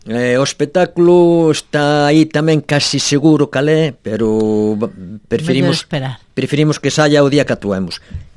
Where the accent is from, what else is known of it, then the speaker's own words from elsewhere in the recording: Fene, Galicia, Spain; consideramos que somos de Fene e debemos claro. Estrenar en Fene.